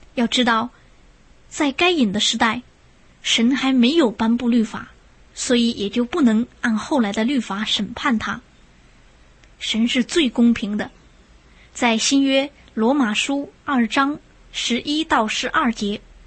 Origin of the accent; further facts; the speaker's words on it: China; 我们中国人最关心自己的祖宗了